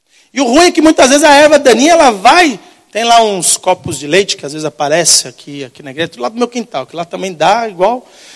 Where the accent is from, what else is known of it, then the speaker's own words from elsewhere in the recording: São Paulo, Brazil; Gente, nós somos de São Paulo, nosso foco é poluição, autocarro, asfalto, a gente não sabe o que é terra.